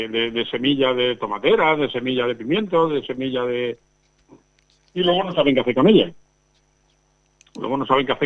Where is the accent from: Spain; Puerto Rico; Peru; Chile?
Spain; Cuevas del Almanzora, Andalusia; born there; que es de Cueva de Almanzora, donde yo nací